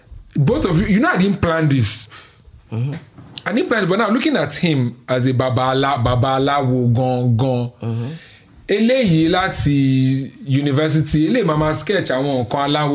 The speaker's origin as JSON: {"language": "English", "country": "Nigeria", "said": "It's important that I know that I'm a Yoruba man. It's more important that I know that I'm a Nigerian, which is not as important as me knowing that I am an African"}